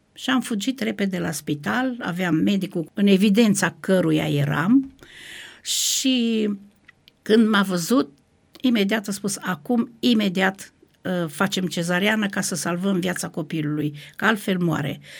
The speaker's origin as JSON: {"language": "Romanian", "region": "Banat", "country": "Romania", "tie": "born there", "said": "Ce aș putea să spun este că m-am născut în Banat."}